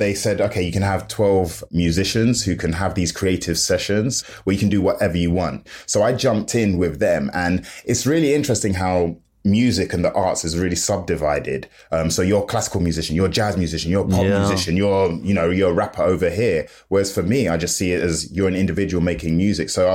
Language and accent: English; London, United Kingdom; I'm from London. I'm in South London.